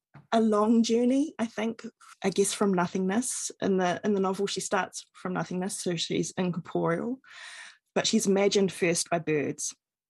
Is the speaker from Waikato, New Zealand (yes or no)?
yes; Taupo, Waikato, New Zealand; So I grew up in Taupō, but had lots of whānau in Rotorua.